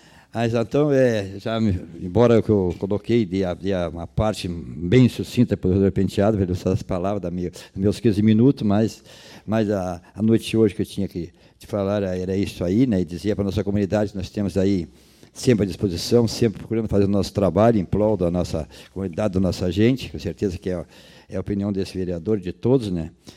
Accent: São Caetano do Sul, São Paulo, Brazil; Aí eu fui criado, aprendi lá em São Caetano, no tempo dos bailes

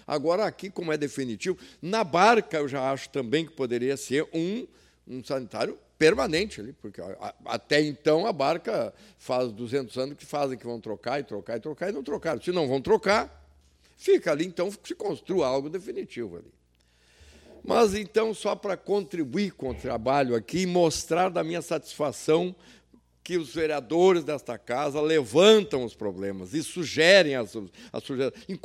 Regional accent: Rio Grande do Sul, Brazil; já que nós somos gaúchos, né?

